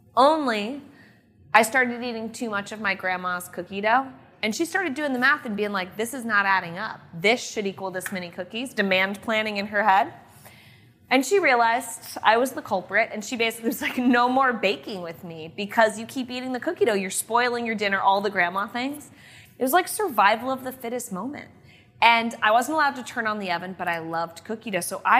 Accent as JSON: {"language": "English", "region": "Ohio", "country": "United States", "tie": "born or raised there", "also_born_or_lived": "Virginia", "said": "Ohio and Virginia."}